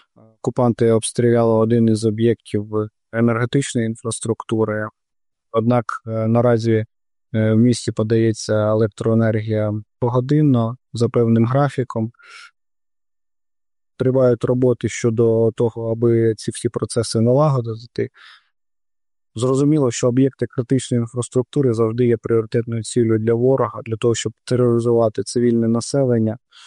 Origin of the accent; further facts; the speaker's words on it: Kherson, Kherson Oblast, Ukraine; Місто Херсон – це моє рідне місто, в якому я народився і виріс.